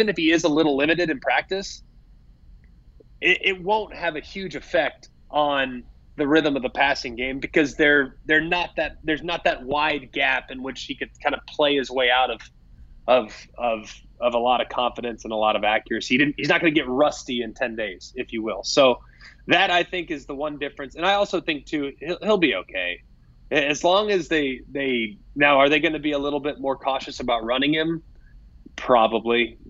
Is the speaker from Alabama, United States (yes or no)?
no; Texas, United States; because it's no worse feeling as a kid from Texas having to go back to my home state all the time here.